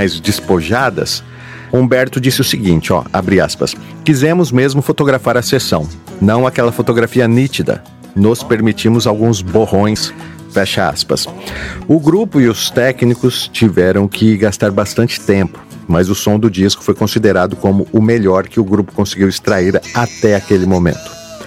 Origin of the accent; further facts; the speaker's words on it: São Paulo, Brazil; Mas aqui no interior de São Paulo, onde eu cresci